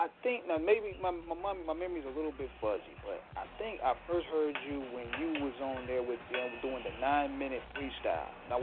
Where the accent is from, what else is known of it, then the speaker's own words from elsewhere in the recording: North Carolina, United States; born there; Because I was born in Wake Med too, brother.